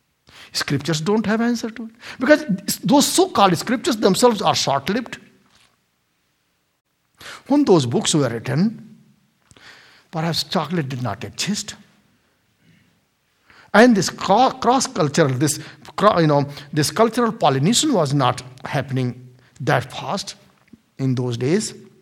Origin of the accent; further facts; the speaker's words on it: India; English is a second language; Since I'm from India, so I know the Indian jokes and Indian expressions more than Chinese and others.